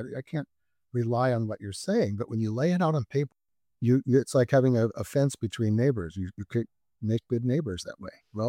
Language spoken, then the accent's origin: English; Philadelphia, Pennsylvania, United States; born there; moved away as an adult; now in California, United States; Well, you know, I was born in Philadelphia.